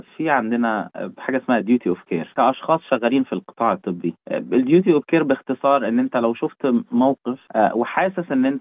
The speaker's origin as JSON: {"language": "Arabic", "country": "Egypt", "said": "كواحد مصري عادي"}